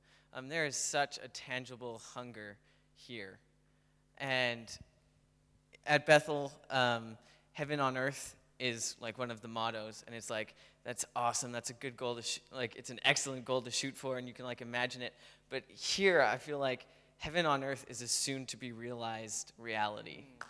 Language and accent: English; British Columbia, Canada; I am from British Columbia, Canada.